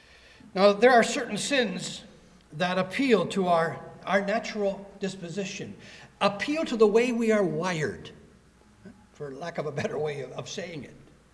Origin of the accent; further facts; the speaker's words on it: the South, United States; I was born and bred in the South. You know, I bleed Plymouth Brethren. I just do. Saved an early age. Raised in a Christian family.